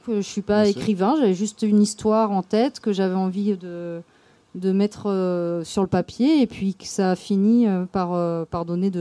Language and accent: French; Moorea, French Polynesia; Voilà, on est de Moréa tous les deux